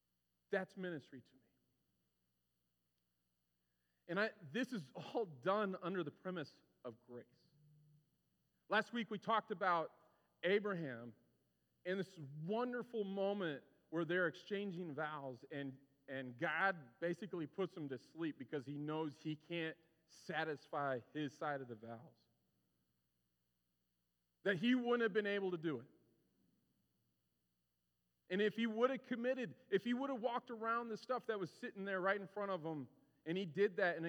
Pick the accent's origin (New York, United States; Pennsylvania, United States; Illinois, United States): Illinois, United States; Springfield; Now, I grew up in Springfield, Illinois. This is actually my home church. This is crazy for me to be back here.